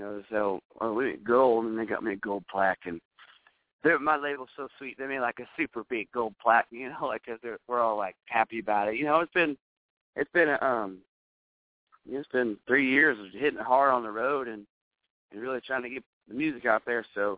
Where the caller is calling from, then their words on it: West Virginia, United States; I'm somewhere in West Virginia.